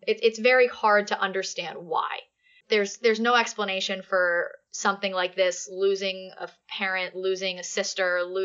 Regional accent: Philadelphia, Pennsylvania, United States; For me personally, you know, we're from Philly. We're Philly people. We're Philly fans.

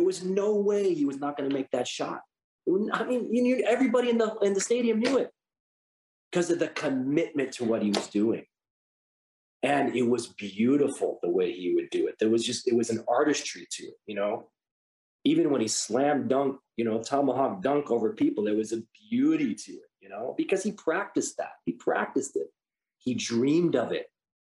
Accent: Chicago, Illinois, United States; I also grew up with Michael Jordan. I played basketball in high school. I grew up in Chicago. I went to live games.

